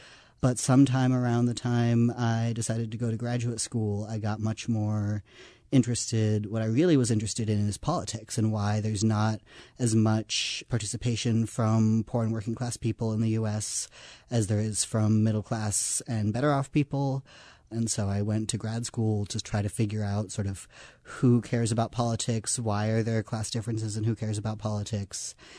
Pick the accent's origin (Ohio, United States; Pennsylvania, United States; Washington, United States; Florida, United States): Washington, United States; Seattle; there was a little clump of people where I grew up in Seattle who were all interested in revolution and so on